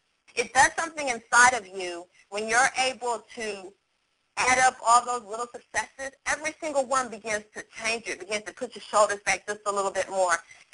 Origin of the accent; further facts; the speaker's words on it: Germany; I grew up in Germany.